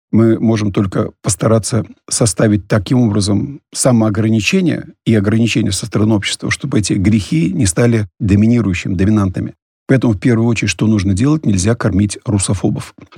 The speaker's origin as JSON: {"language": "Russian", "country": "Latvia", "tie": "born or raised there", "said": "Да, все правильно, я родился в Латвии."}